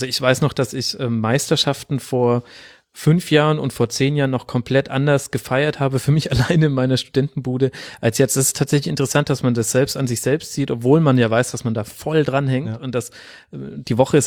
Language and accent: German; Bavaria, Germany; ich komme aus Mittelfranken.